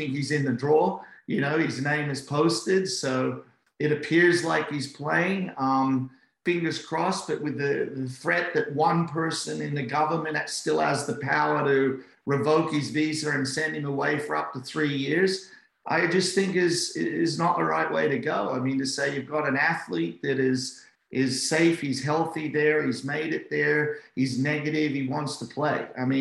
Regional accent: Australia; as an Aussie

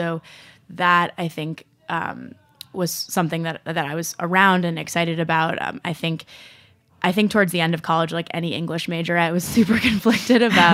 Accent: Rye, New York, United States; I grew up in Rye, New York, primarily.

